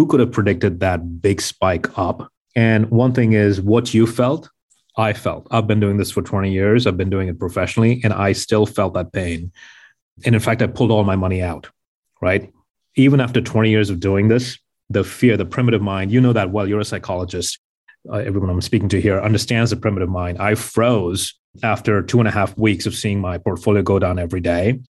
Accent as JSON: {"language": "English", "town": "Mumbai", "region": "Maharashtra", "country": "India", "tie": "born or raised there", "said": "For me, growing up in Mumbai, having that fear of being on the streets"}